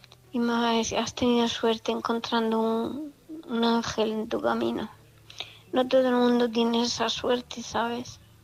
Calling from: Murcia, Region of Murcia, Spain; de Murcia.

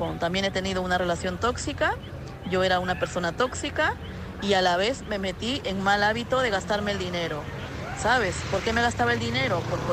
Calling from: Madrid, Community of Madrid, Spain; de Madrid.

